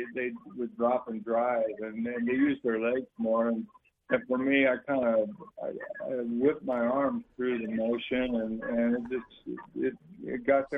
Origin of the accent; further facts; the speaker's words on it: Rancho Cordova, California, United States; I was from Sacramento area. I went to Cordova, California, and it was kind of a country boy